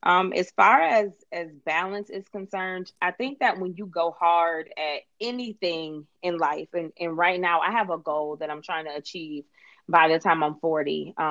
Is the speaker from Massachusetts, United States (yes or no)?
no; Buffalo, New York, United States; now in Atlanta, United States; I am originally from Buffalo, New York. I reside in Atlanta, Georgia now.